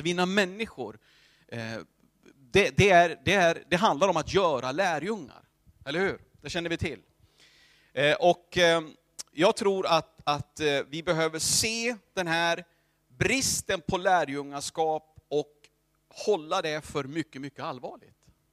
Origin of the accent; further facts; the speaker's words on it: Runemo, Gävleborg County, Sweden; Jag har mina rötter i Edsbyn. Och jag är uppväxt i Betelförsamlingen i Runemo.